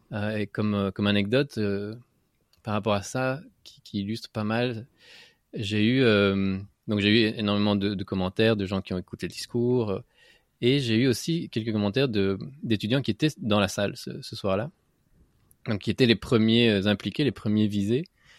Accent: Avignon, Provence-Alpes-Côte d'Azur, France; accent: southern French; also born or lived in Madrid; je suis né à Madrid, mais je suis très vite, on a tous très vite déménagé à Avignon. Donc j'ai appris l'espagnol, forcément mes parents sont, toute ma famille est en Espagne, mais on a passé ces 8 premières années à Avignon.

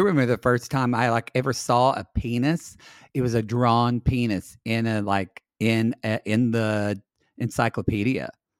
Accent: United States; because as an American, I never knew anything about it.

